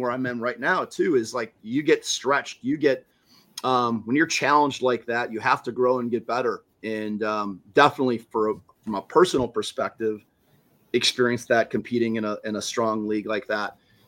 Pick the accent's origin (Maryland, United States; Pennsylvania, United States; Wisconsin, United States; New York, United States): Wisconsin, United States; And growing up in Wisconsin, one of the cool things about being, you know, like Division III obviously is very regional, right?